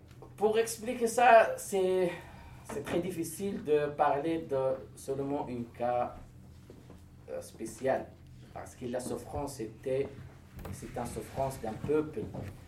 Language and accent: French; Western Sahara; L'occupation marocaine essayait toujours de changer notre information, de changer notre culture, mais nous sommes du Sahraoui en la fin.